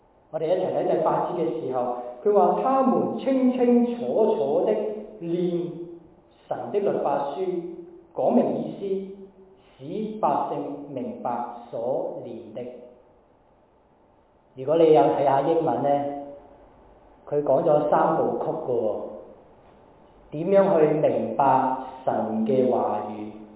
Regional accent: China; 我们中国人就明白我们有两个新年的嘛

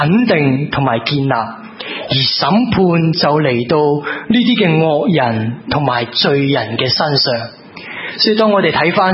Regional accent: China; 我哋中国人有一个好唔习惯嘅感觉噶

